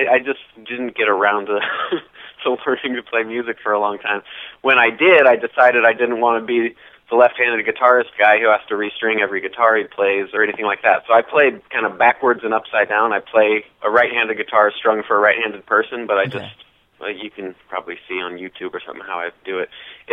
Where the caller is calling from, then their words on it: Nevada City, California, United States; Nevada City, California, yes, sir.